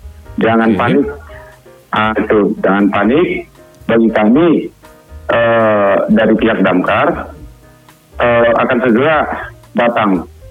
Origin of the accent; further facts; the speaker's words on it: Bali, Indonesia; Maklumlah di kampung kami di Bali ini kan ada juga yang nggak dapat.